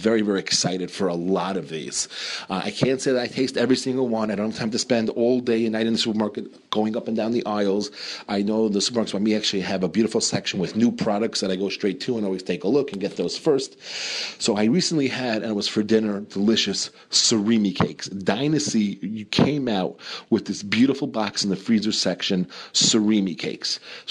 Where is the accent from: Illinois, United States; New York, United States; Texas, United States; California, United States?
New York, United States; Queens; When I used to go to these delis where I grew up in Queens.